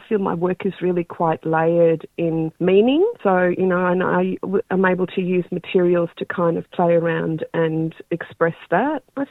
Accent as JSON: {"language": "English", "region": "Victoria", "country": "Australia", "tie": "born or raised there", "said": "Gunditjmara woman. I've also got connections to Torres Strait, but I've been born and bred on Bunwurrung and Budurrung country, and I also live and work on Wurundjeri and Bunwurrung country of the Kulin Nation."}